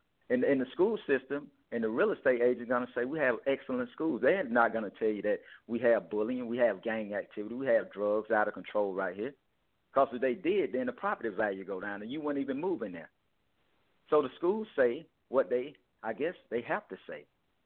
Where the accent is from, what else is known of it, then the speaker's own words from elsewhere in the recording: College Park, Georgia, United States; From Old National, where I grew up in College Park, to any neighborhood.